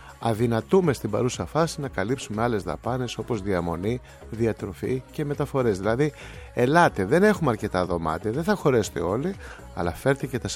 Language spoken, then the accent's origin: Greek; Greece; επειδή είμαστε Έλληνες και ξέρουμε πολύ καλά τι συμβαίνει στη χώρα μας